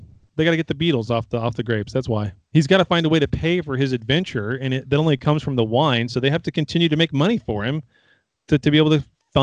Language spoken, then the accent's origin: English; United Kingdom; And I'm British, technically.